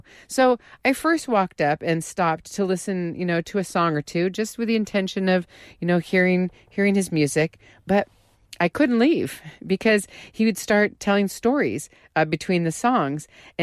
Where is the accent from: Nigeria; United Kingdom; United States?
United States; San Luis Obispo, California; We're from San Luis Obispo, California.